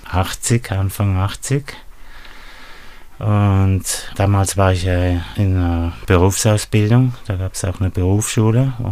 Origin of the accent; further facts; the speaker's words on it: Kreuzlingen, Thurgau, Switzerland; Ja, also wir sind aus Kreuzlingen, was ja mit Konstanz zusammengebaut ist.